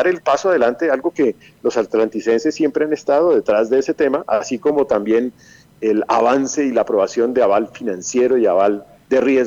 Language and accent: Spanish; Colombia; Y eso es una demostración de cuán fuertes somos los colombianos